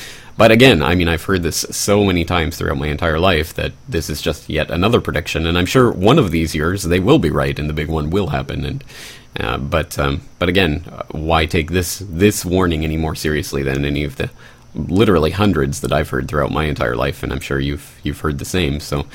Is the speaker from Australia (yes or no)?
no; Canada; now in Japan; I'm Canadian here in Japan